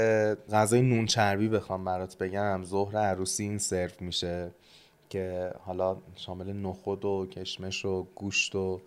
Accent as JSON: {"language": "Persian", "town": "Dezful", "region": "Khuzestan", "country": "Iran", "said": "بیا دستفول که من هستم"}